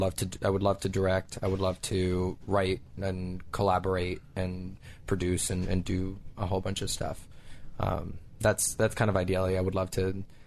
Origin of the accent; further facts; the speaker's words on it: Caracas, Capital District, Venezuela; moved away; I'm actually from Caracas, Venezuela.